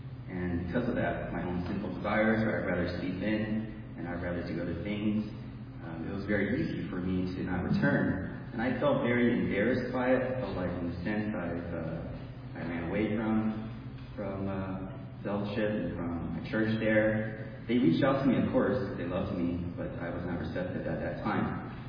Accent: San Francisco, California, United States

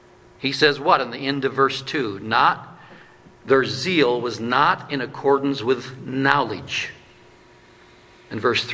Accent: LaGrange, Wyoming, United States; also born or lived in Colorado; I grew up in LaGrange back in the 1970s, population 150.

